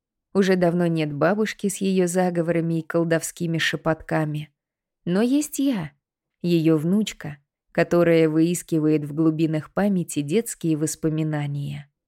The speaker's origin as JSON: {"language": "Russian", "town": "Chelyabinsk", "region": "Chelyabinsk Oblast", "country": "Russia", "tie": "born or raised there", "said": "За плечами организация собственного гадального салона в Челябинске, в моем родном городе"}